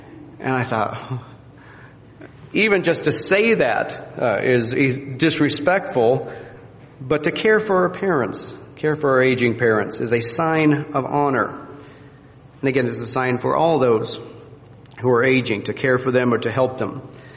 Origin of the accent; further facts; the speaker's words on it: Midwest, United States; I grew up in the Midwest and always wore my hat backwards.